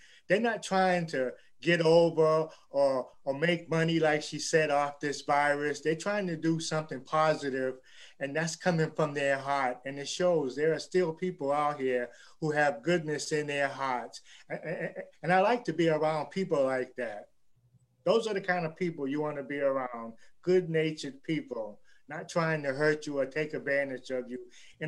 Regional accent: Birmingham, Alabama, United States; I'm from Birmingham

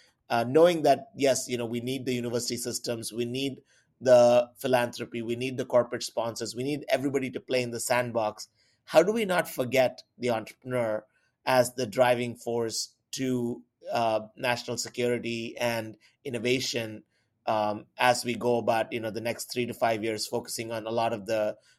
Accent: India; moved away as an adult; Like, I, you know, I immigrated from India. I didn't come with a nest egg or a cushion that I could fall back on.

